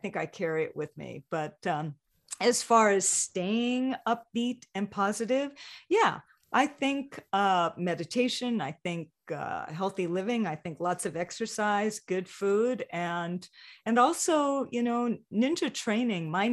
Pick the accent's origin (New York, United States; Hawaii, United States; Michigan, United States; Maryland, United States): Hawaii, United States; as a multicultural person growing up in Hawaii and experiences that I had.